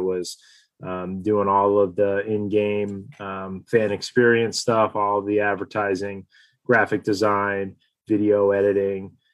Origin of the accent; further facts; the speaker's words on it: Manchester, New Hampshire, United States; I grew up in New Hampshire, a New England guy, and went to high school in Manchester, New Hampshire, which is the biggest city in New Hampshire, which is quite a title.